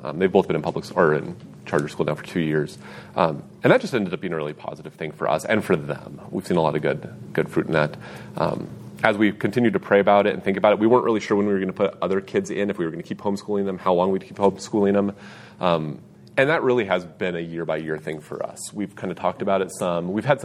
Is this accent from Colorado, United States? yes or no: yes; Greeley, Colorado, United States; I grew up in Greeley, and at that time, when you were a freshman, you still went to the junior high school.